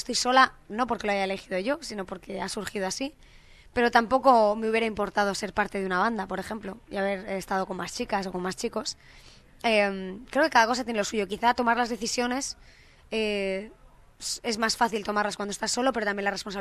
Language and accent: Spanish; Madrid, Community of Madrid, Spain; yo que soy madrileña